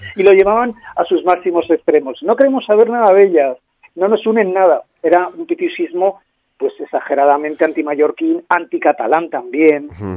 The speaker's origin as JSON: {"language": "Spanish", "town": "Ibiza", "region": "Balearic Islands", "country": "Spain", "said": "somos de la autonomía de Baleares, pero cuando salimos fuera ninguno decimos que somos baleares."}